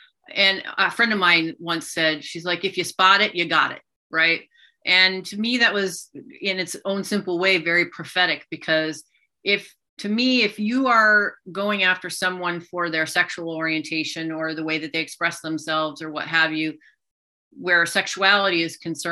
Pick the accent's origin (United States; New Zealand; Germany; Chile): Germany; And I say that as a teenager growing up in Germany post-World War II.